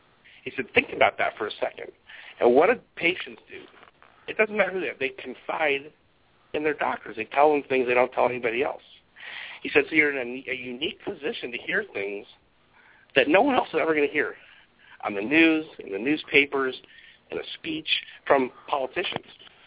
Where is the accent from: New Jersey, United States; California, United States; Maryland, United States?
California, United States; Hollywood; now in Sherman Oaks, United States; being that I was born in Hollywood, California, actually, and raised mostly here, and now I'm in Sherman Oaks, only a few miles from Hollywood